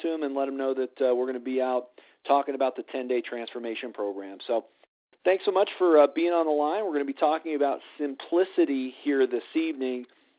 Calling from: Colorado, United States; I'm in charge of sales and marketing for Purium. I'm calling in from Colorado this evening.

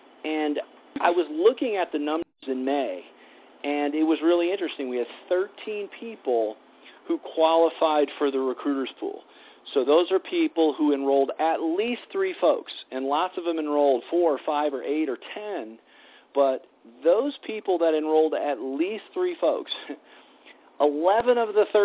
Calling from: Colorado, United States; I'm calling in from Colorado tonight.

